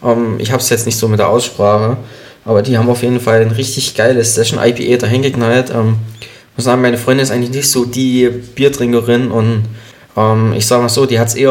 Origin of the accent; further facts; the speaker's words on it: Marienberg, Saxony, Germany; Ich war quasi in der Heimat, im Erzgebirge, in meiner Heimatstadt Marienberg